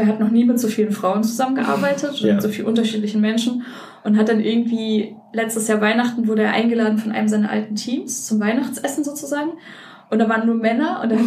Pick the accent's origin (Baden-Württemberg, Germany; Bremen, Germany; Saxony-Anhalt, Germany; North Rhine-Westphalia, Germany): North Rhine-Westphalia, Germany; Duisburg; ich bin aus Duisburg, also ich bin im Westen sozusagen groß geworden